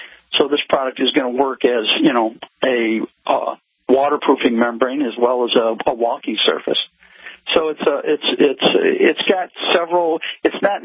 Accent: Michigan, United States; Well, I was born and raised in Michigan. Went to school up there.

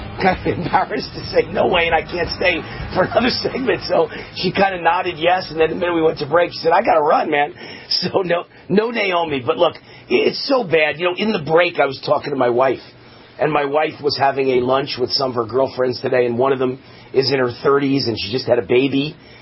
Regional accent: New York, United States; I grew up in New York, and he was the shock jock disc jockey

